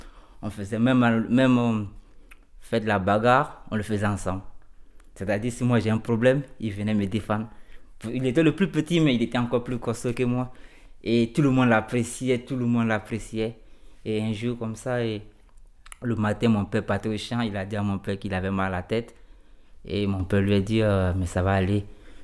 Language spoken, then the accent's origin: French; Côte d’Ivoire; Je viens de la Côte d'Ivoire, c'est en Afrique de l'Ouest.